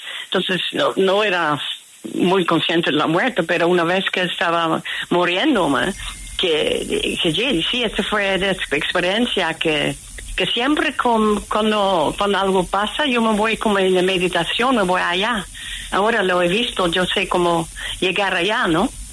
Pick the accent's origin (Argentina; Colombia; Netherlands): Netherlands; Spanish is a second language; pero como holandesa racional, yo quería volver para confirmar exactamente lo que era.